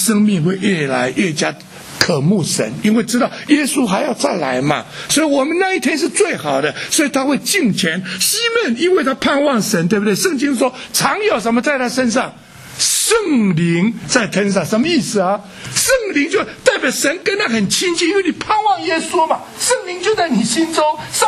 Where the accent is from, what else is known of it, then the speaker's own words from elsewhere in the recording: Wenzhou, Zhejiang, China; 因为我们温州人也不知道，我们温州人从小就看父母做生意也可以赚很多钱或赚钱